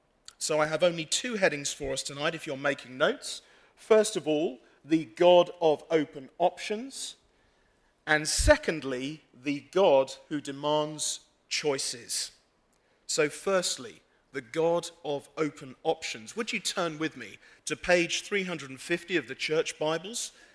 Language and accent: English; England, United Kingdom; now in United States; As an Englishman, one of the greatest challenges I've had since coming to the United States is dealing with automated call centers.